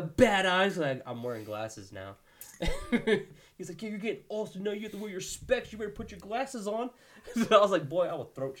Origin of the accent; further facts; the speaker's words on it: Philippines; look, I'm Filipino. Y'all can't take him from us.